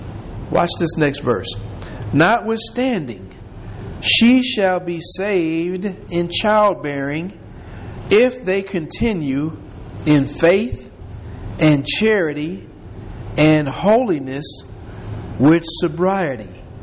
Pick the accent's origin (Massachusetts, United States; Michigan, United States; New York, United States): Michigan, United States; Detroit; You know, I'm from Detroit, and we would always say, women in the North are different than women in the South.